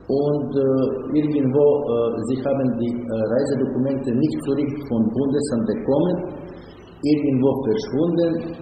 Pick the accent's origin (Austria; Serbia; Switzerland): Serbia; Vladičin Han, Central Serbia; German is a second language; Ich komme aus Vladičin Han